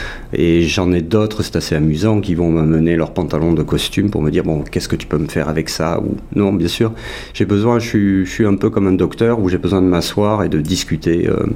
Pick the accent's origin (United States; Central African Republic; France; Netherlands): France; Mais il est certain qu'ici, en tant que Français, oui, c'est un savoir-faire.